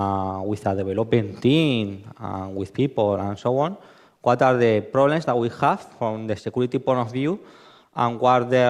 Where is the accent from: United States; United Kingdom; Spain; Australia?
Spain; English is a second language; I'm from Spain.